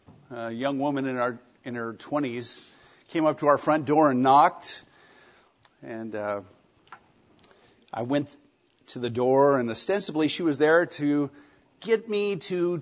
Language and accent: English; California, United States; So I said I was originally from California, and, you know, eventually we got to Mormonism.